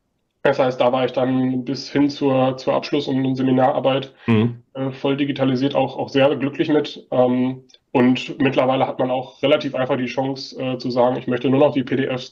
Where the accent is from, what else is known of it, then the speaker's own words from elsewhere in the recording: North Rhine-Westphalia, Germany; born there; Dadurch, dass ich gebürtig aus der Nähe von Hagen komme